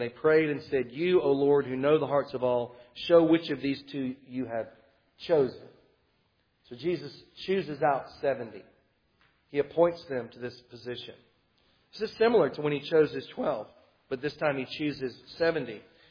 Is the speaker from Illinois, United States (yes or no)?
no; Tennessee, United States; I'm from Tennessee, so I've got to double check my math.